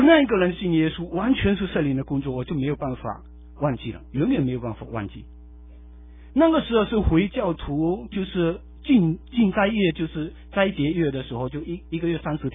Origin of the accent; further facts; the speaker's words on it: Malaysia; 我虽然是长大在马来西亚，虽然说是热惯的人